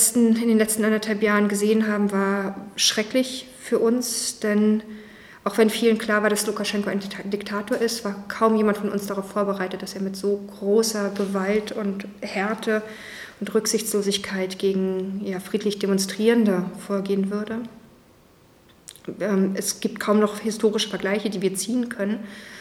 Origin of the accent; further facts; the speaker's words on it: Berlin, Germany; born there; Ich bin 1976 in Ost-Berlin geboren worden, bin seit, jetzt muss ich überlegen, 21 Jahren schon mit einem Belarussen verheiratet. Wir haben auch gemeinsam in Belarus gelebt